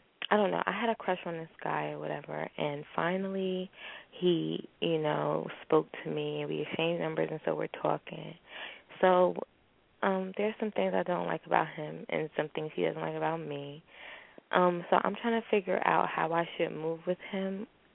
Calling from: New Jersey, United States; from Jersey.

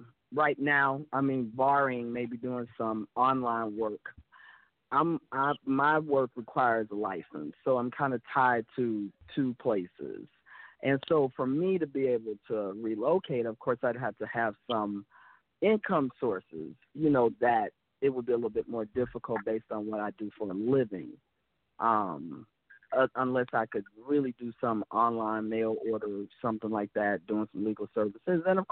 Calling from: Houston, Texas, United States; I'm calling from Houston, Texas.

